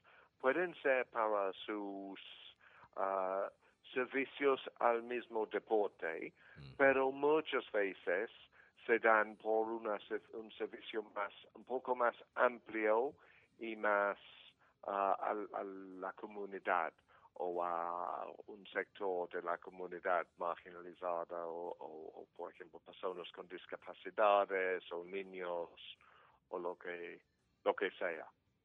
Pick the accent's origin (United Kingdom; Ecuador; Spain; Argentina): United Kingdom; England; Yo, como en inglés, pienso primero